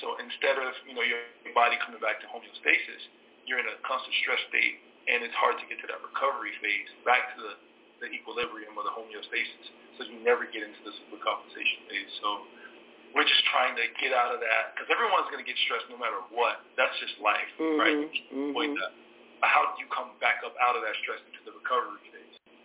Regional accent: Jamaica; I'm Jamaican. It's from Jamaica. I have my Jamaican shirt on.

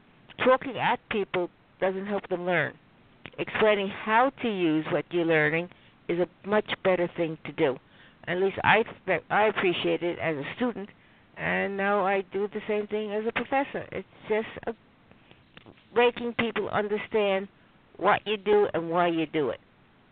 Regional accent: New York City, New York, United States; I was born in New York, went to New York City public schools.

